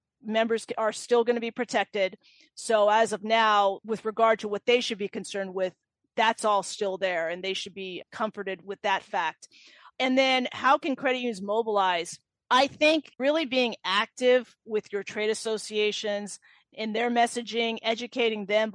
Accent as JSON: {"language": "English", "region": "California", "country": "United States", "said": "Well, you know, I'm a Californian. I'm probably going to say burgers and fries and a shake from In-N-Out Burger. I'm from there."}